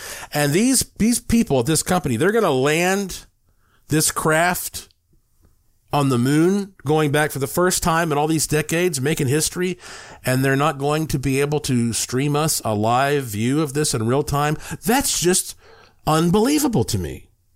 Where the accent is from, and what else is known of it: New Mexico, United States; born there